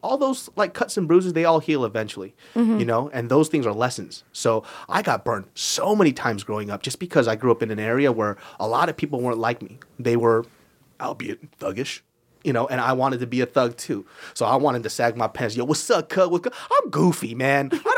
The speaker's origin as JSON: {"language": "English", "town": "Sacramento", "region": "California", "country": "United States", "tie": "born or raised there"}